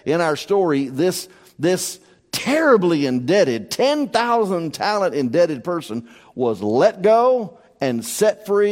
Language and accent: English; the South, United States; accent: Southern; I'm sure that with my southern lingo and all of my accent, I probably annoy half the church every Sunday